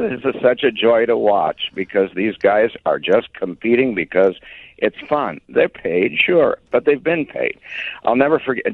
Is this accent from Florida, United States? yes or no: no; Indiana, United States; born there; I was born in Indiana.